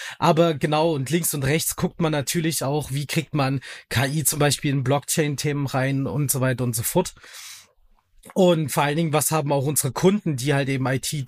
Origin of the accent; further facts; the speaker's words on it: Dresden, Saxony, Germany; born there; also born or lived in Berlin; now in Oranienburg, Germany; Ich wohne im Osten von Deutschland, also eigentlich gebürtiger Dresdner und bin dann irgendwann über drei Ecken Berlin und so jetzt in Oranienburg gelandet. Also draußen auf dem Land in Anführungsstrichen.